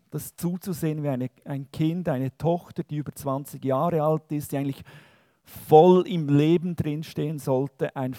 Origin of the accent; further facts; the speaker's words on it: Bern, Switzerland; accent: Bernese; Ich versuche es, als Berner Hochdeutsch zu sprechen.